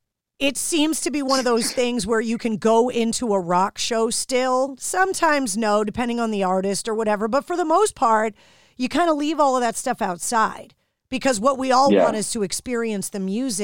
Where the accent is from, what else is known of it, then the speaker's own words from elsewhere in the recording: Boston, Massachusetts, United States; I ran the Boston Marathon a few years ago, which growing up in Boston, it's kind of that Everest, right?